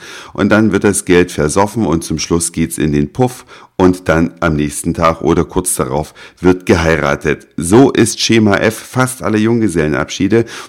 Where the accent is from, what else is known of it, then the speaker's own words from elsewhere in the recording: Hamburg, Germany; Ich komme halt aus Hamburg